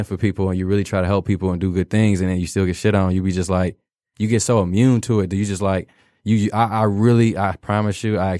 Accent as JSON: {"language": "English", "town": "Detroit", "region": "Michigan", "country": "United States", "tie": "born or raised there", "lives_now": "suburbs of Detroit, United States", "said": "because I moved from Detroit to the suburbs, you know, so."}